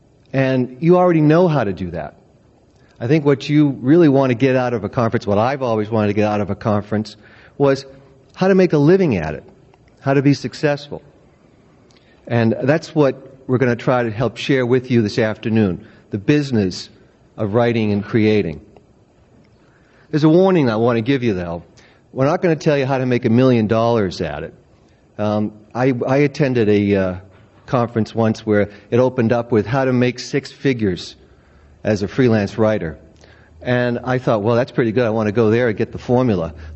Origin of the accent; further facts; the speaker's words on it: Boston, Massachusetts, United States; the half a book was a guidebook to my hometown of Boston. And indeed, I am from Boston.